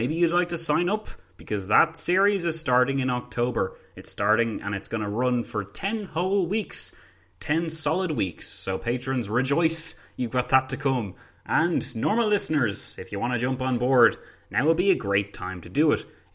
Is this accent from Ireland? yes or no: yes; Ireland; I'm from Ireland, I have a Bachelor of Arts, I have a Master's degree